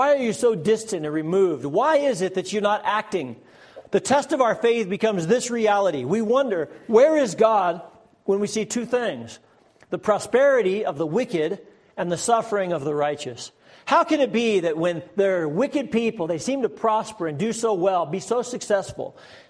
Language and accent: English; Pueblo, Colorado, United States; But when I was a boy growing up in Pueblo, Colorado, I was growing up in a neighborhood where I was kind of the oddball.